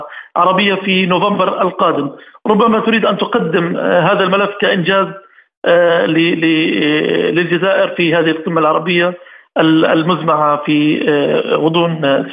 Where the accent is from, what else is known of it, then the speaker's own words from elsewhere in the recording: Palestine; الكبير تجاهنا كفلسطينيين